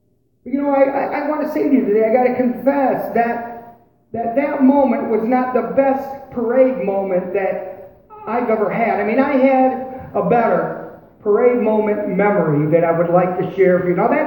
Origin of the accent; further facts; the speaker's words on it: Brighton, Michigan, United States; it was in my hometown of Brighton, Michigan, and it also was a 4th of July celebration.